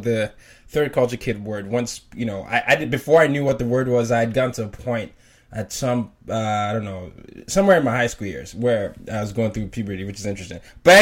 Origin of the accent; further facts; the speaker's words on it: Nigeria; because I'm a Nigerian, right? And my, you know, a lot of times no one knows that I am Nigerian.